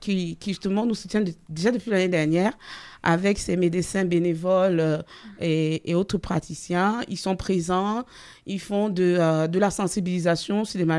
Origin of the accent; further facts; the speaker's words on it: Cameroon; moi je suis originaire du Cameroun